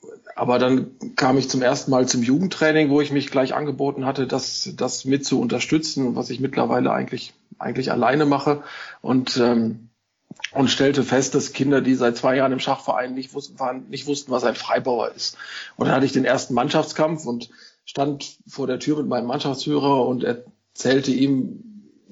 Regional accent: North Rhine-Westphalia, Germany; Ich bin eigentlich Westfale und tue mich insofern ein bisschen schwer, hier manchmal die Leute zu verstehen und versuche auch gar nicht erst so, wie die Leute hier zu reden.

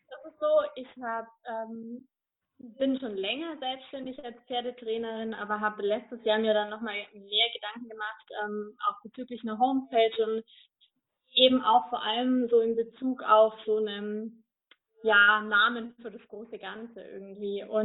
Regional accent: Bavaria, Germany; Ich komme aus der Region Nürnberg-Fürth-Erlangen

